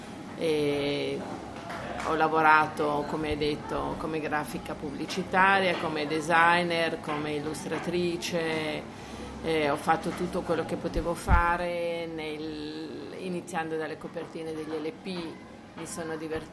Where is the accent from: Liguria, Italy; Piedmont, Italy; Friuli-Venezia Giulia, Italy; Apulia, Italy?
Liguria, Italy; now in Milan, Italy; io a Milano sono rimasta, ho lavorato, ho fatto i film, ma io sono ligure, sono felice anche di dire che sono ligure